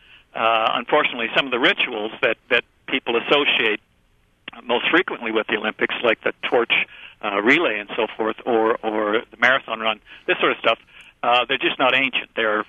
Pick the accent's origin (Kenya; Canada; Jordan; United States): Canada; I mean, America, I'm a Canadian, and Canada even more so, we're fairly young nations.